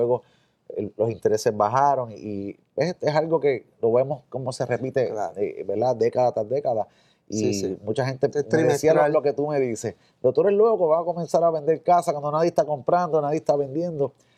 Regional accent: Aguadilla, Puerto Rico; los dos somos del área oeste, ¿verdad? Mi esposa es de Aguada, yo soy de Aguadilla.

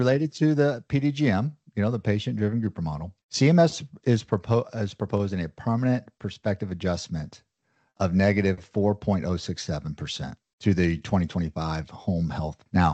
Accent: Ozark, United States; You know me, I'm from Ozark, right?

